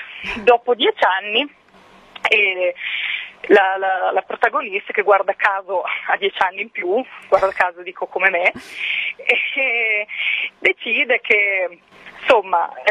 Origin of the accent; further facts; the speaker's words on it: Rimini, Emilia-Romagna, Italy; Io sono riminese di origine e cercavo un posto un po' dalle mie parti.